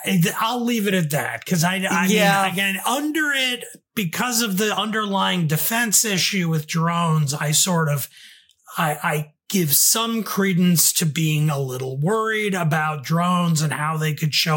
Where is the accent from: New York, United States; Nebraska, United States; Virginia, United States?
New York, United States; I mean, I'm from the New York area originally